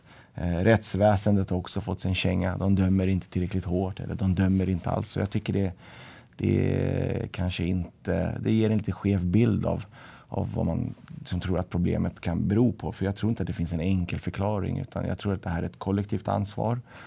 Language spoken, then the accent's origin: Swedish; Södertälje, Stockholm County, Sweden; Jag kan börja med att säga att jag är född och vuxen i Södertälje.